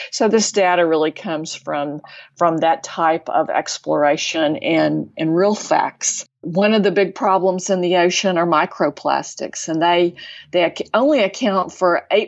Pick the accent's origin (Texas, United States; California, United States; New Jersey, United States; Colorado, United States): Texas, United States; And I'm a girl from Texas, and I know Texas is big.